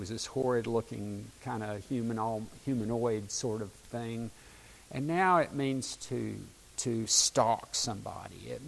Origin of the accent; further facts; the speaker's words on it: the South, United States; So, to understand me, you have to understand that I grew up in the South. You have to understand that I had a fairly conservative family.